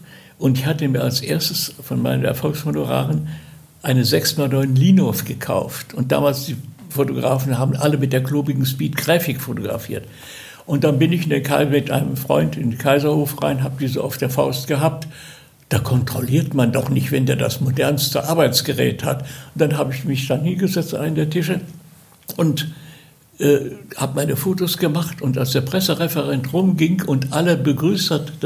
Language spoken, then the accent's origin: German; North Rhine-Westphalia, Germany; ich komme aus dem Ruhrgebiet